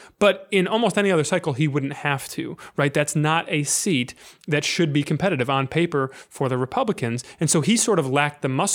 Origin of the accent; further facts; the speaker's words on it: Michigan, United States; And what's really interesting, I'm from Michigan's 8th District.